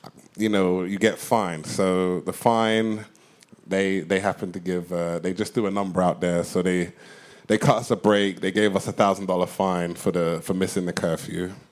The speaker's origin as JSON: {"language": "English", "town": "Wembley", "region": "London", "country": "United Kingdom", "tie": "born or raised there", "said": "Wembley Stadium. And I like to think that was fate right there, you know, a sack in front of my family and my hometown, you know."}